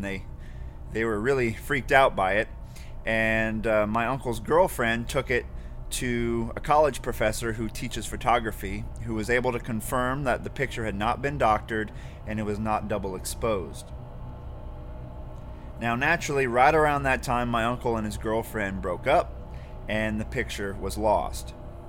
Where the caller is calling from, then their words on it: Arkansas, United States; Hey guys, I'm calling in from Arkansas, a few miles south of you, but my story takes place on the family farm in Midwest Ohio.